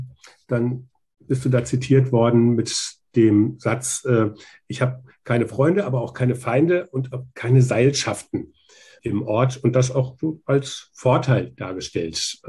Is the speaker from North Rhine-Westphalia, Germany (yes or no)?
no; Hesse, Germany; Jetzt komme ich selber auch aus Nordhessen, auch aus Schwalm-Eder.